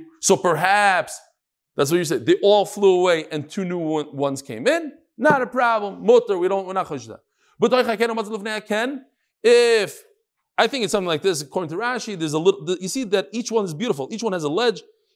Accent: New York, United States; Bagels and lox. That's what we do. That's what I'm from New York.

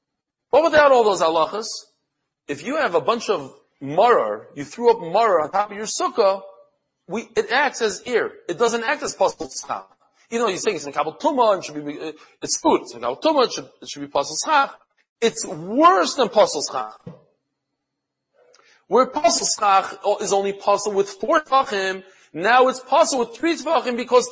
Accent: New York, United States; I'm from New York, so this, so a garbage bag is where they disposed of bike parts in New York, the mafia.

